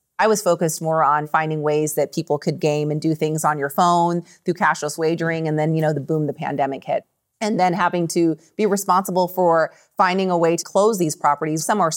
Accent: Las Vegas, Nevada, United States; You know, growing up in Las Vegas, we had the 1990 UNLV basketball team.

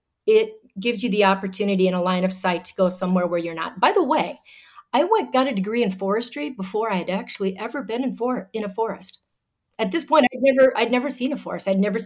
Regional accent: Carroll, Iowa, United States; born there; I was born in Carroll, Iowa, a rural farming community, and it's a great place to be from.

